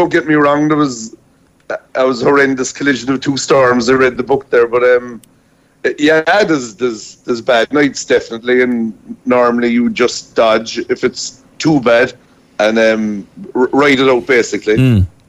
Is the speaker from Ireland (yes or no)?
yes; Kinsale, Munster, Ireland; I'm from Kinsale, full-time fisherman.